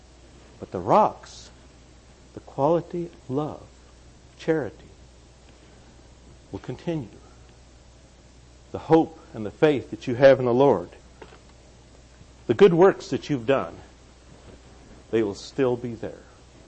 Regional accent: the Ozarks, United States; I come from the Ozarks, and stones or rocks are common to me

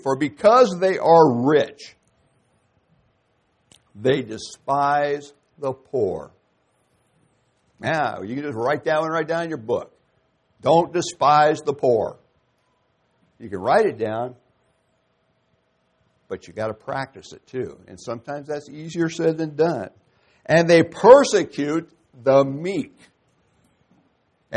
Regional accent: United States; You know, I almost hate to even say it anymore, I'm proud to be an American, because Americans are too proud.

